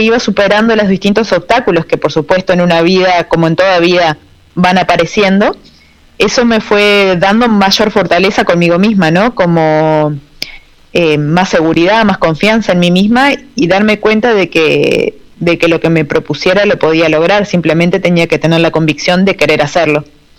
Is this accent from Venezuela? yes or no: no; Uruguay; Acá en Uruguay somos muy parecidos con Argentina, somos los más parecidos